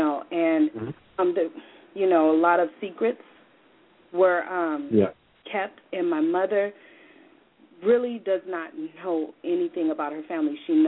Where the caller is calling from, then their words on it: Sacramento, California, United States; I'm calling out of Sacramento, California.